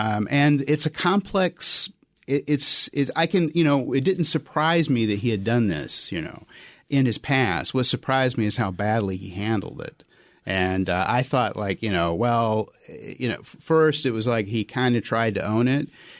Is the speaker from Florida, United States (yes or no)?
no; North Carolina, United States; Oh, okay, I was from North. I grew up in North Carolina.